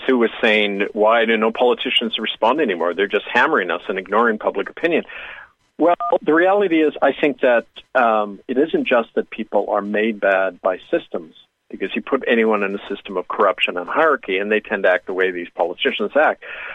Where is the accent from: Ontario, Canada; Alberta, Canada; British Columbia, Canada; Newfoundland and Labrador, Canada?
British Columbia, Canada; Vancouver; I grew up in Kitsilano up by UBC.